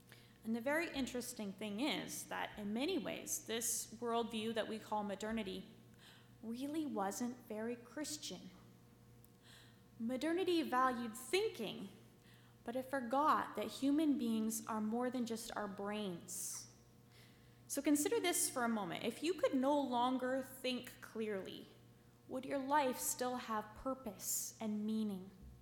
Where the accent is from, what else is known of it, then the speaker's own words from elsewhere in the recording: Canada; born there; I was born in Canada, and so I see the world around me differently than I would if I were born in Kenya.